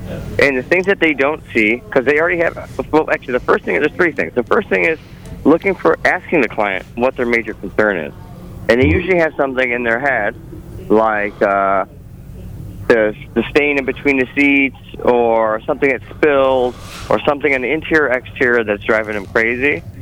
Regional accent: Chicago, Illinois, United States; I'm a hustler. I'm from Chicago, so...

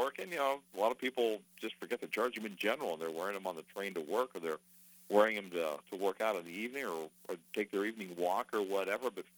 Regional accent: Warren, Ohio, United States; also born or lived in Chicago; I'm originally from Warren, Ohio, and then I went to Chicago. So I was a Chicago guy for quite a long time.

